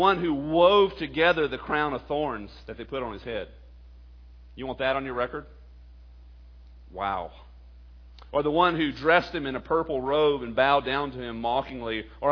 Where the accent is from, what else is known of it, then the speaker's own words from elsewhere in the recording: Texas, United States; Reminds me of my hometown in some ways. I grew up in a small town in East Texas.